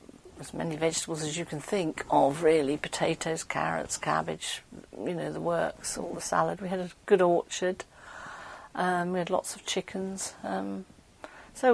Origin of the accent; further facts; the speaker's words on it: Scotland, United Kingdom; Being Scottish, my parents were very keen on education